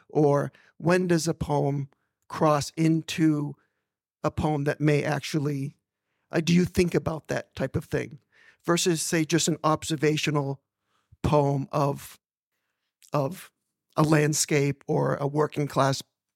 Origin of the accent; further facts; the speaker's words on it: United States; I'm from the States